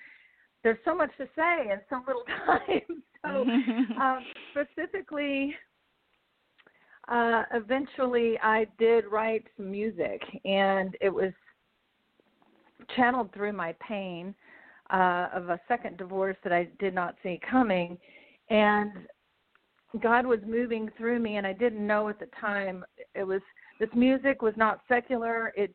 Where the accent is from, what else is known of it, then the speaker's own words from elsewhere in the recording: Pasadena, Texas, United States; I was born in Pasadena, Texas, outside of Houston, and I was singing before I was speaking.